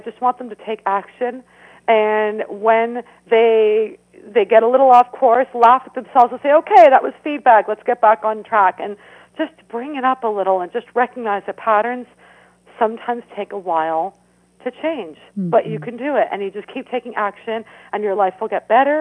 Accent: Canada; And I burst out laughing because I'm Canadian.

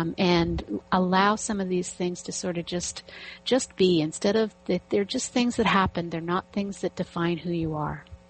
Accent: Canada; We're both Canadian, so our holiday was on Monday.

